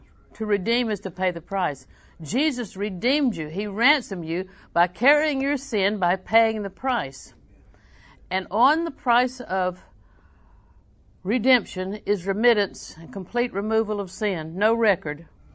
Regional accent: Auburndale, Florida, United States; I'm from Auburndale.

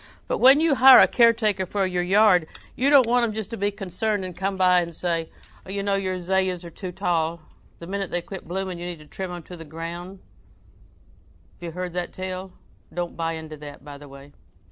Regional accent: Auburndale, Florida, United States; I'm from Auburndale. We lived in Auburndale most of our life, but Mama was from Winter Haven.

